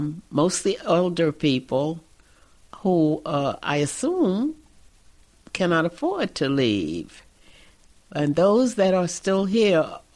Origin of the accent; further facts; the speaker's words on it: Brunswick, Georgia, United States; born there; now in Philadelphia, United States; No, I'm not. I was born in Georgia, a place called Brunswick, Georgia.